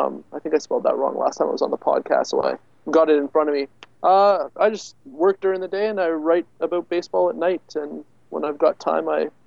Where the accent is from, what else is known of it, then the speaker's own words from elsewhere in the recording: Ottawa, Ontario, Canada; So I grew up in Ottawa, Ontario, right by the Quebec border. So, you know, around French quite a bit.